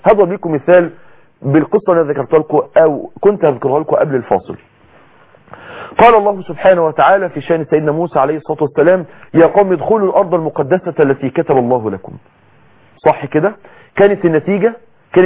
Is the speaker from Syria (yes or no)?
no; Mansoura, Dakahlia, Egypt